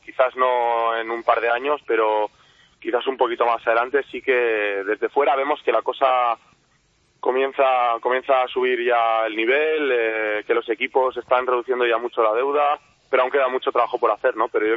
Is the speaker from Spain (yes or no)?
yes; Spain; los jugadores que venimos de España